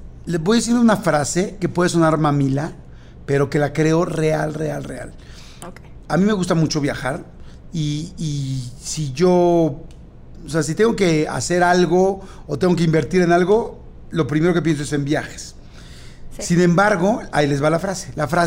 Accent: Mexico; más me sorprendo del país que tenemos tú y yo, que somos mexicanos.

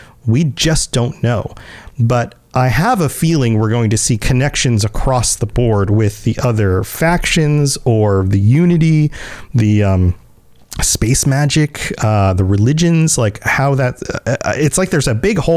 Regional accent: Florida, United States; I'm still from Florida. That's true.

